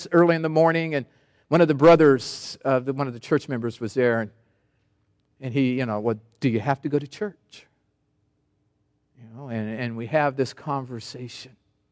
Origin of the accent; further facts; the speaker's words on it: Sacramento, California, United States; I grew up in Sacramento in this pancake house.